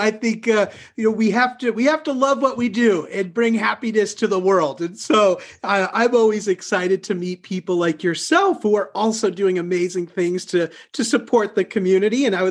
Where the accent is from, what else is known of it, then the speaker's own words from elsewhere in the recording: New England, United States; And I'm here from New England as well.